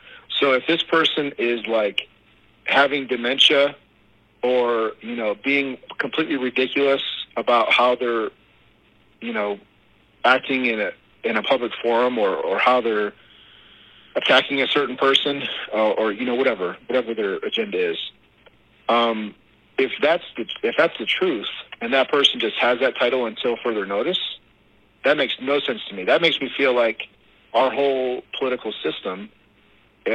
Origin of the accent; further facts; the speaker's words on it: Ashtabula, Ohio, United States; I'm just, you know, I'm a dude from Ashtabula.